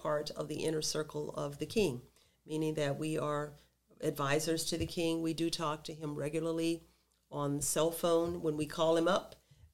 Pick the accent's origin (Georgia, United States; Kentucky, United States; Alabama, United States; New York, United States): Alabama, United States; Lynette; That's something that I could never have imagined happening as a small girl growing up in Lynette, Alabama, so many years ago.